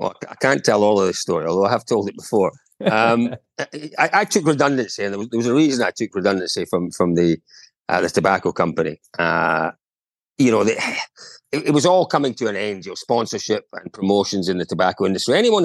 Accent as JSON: {"language": "English", "region": "Scotland", "country": "United Kingdom", "said": "I'm a Scotsman, that doesn't sound great to me."}